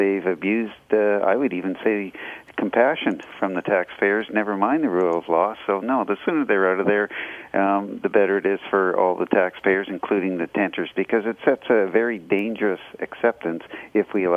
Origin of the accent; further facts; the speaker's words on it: Canada; as far as I can understand, being a Canadian